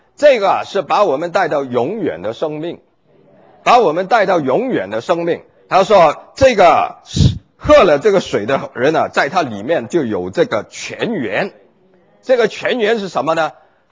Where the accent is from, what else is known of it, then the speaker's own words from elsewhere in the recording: China; 我们中国人